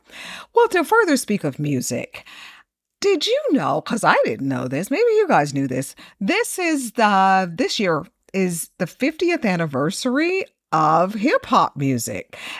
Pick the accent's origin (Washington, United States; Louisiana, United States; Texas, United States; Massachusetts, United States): Texas, United States; Houston; Now, I'm a Dirty South girl because I grew up in Houston